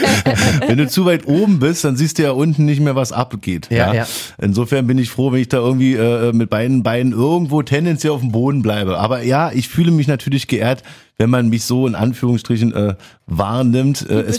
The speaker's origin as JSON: {"language": "German", "region": "Berlin", "country": "Germany", "said": "als Berliner ist man natürlich tendenziell auch immer ein bisschen abenteuerlustig."}